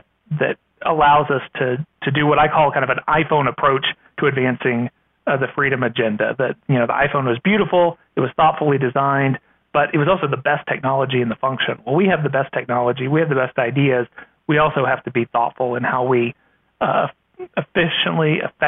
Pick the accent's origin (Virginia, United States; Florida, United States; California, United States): Virginia, United States; My home state of Virginia is arguing it as well as several others are as well.